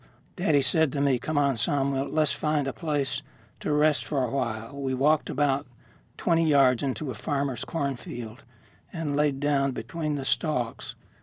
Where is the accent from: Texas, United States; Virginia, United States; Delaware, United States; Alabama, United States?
Alabama, United States; I was born and raised in Alabama